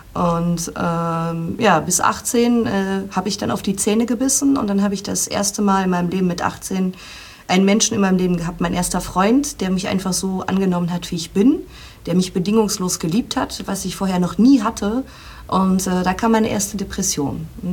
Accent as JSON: {"language": "German", "country": "Luxembourg", "tie": "born or raised there", "also_born_or_lived": "Düsseldorf, Germany", "moved": "as an adult", "said": "ich bin in Düsseldorf geboren, bin aber mit 1,5 Jahren nach Luxemburg mit meiner Mama zurück ausgewandert, wo sie hergekommen ist. Und bin da tatsächlich bis 2015 geblieben. Habe da 12 Jahre lang als Radiomoderatorin gearbeitet. Und 2015 bin ich dann nach Berlin."}